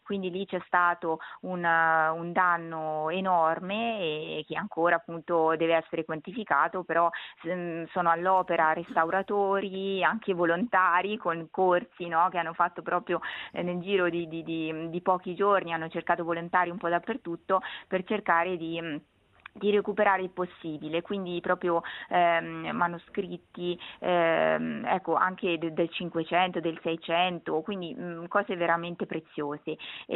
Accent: Faenza, Emilia-Romagna, Italy; in primo luogo appunto sono di Faenza

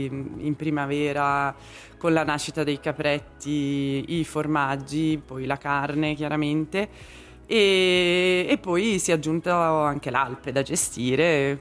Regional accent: Graubünden, Switzerland; also born or lived in French Switzerland; Vabbè, io sono cresciuta in Valcalanca, sì. Ma sono tornata poi nel 2012. Ero partita per 10 anni in Svizzera francese, sì.

